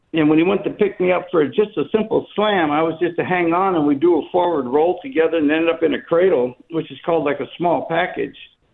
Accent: Florida, United States; I never watched hardly any college ball, even though I grew up in Florida.

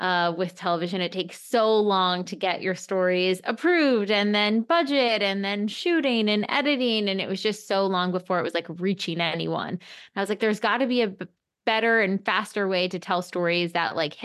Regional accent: East Coast, United States; moved away as an adult; now in Los Angeles, United States; So I think I moved to Los Angeles from New York. I'm an East Coaster originally.

